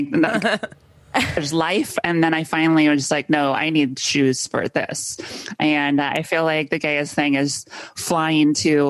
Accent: California, United States; Grew up in Southern California.

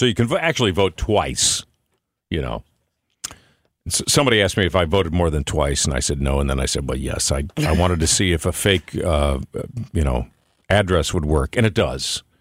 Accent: Highland Park, United States; I grew up in Highland Park, but it was a different place.

